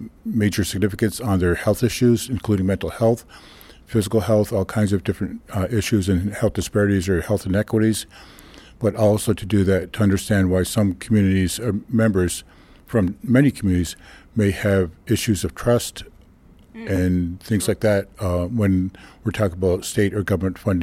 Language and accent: English; Niagara Falls, New York, United States; born there; I myself don't identify as American, even though I was born in Niagara Falls, New York, because of the sovereignty of our nations and Confederacy. So my citizenship is with the Cayuga Nation.